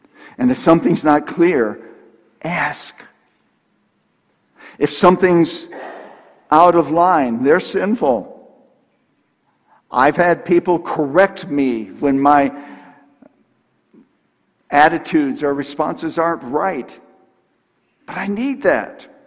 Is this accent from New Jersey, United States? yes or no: no; Buffalo, New York, United States; I grew up outside of Buffalo, New York. Lots of deep snow.